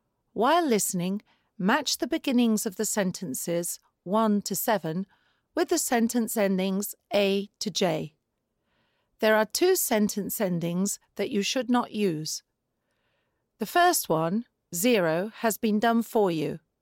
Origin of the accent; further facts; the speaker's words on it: England, United Kingdom; now in Italy; I was born in England. My father's job meant that we changed town every 2 or 3 years, so we lived in many different places.